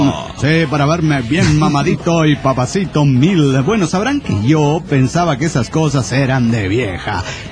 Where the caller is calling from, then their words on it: Guadalajara, Jalisco, Mexico; de Guadalajara, Jalisco, México.